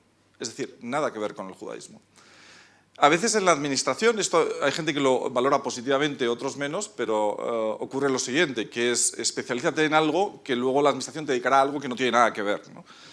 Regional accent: Madrid, Community of Madrid, Spain; yo como español y como madrileño, nunca había conocido a un judío en esta ciudad.

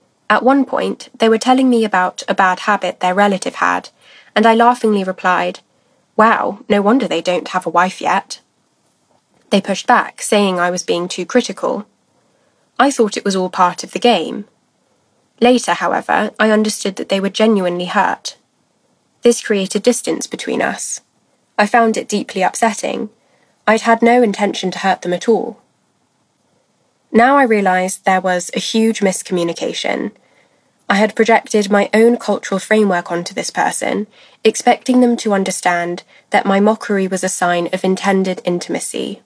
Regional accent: Singapore; I grew up in Singapore in an international environment that was culturally quite British, so this kind of interaction was fairly common.

